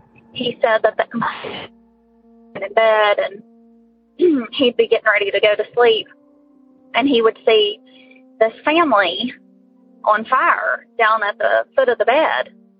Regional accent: West Virginia, United States; I'm from West Virginia.

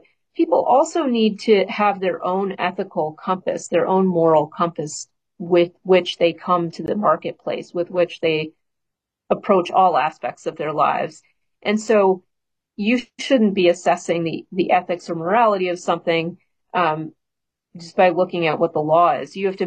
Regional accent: Cleveland, Ohio, United States; Well, I grew up in Cleveland, Ohio, and went to Case Western Reserve

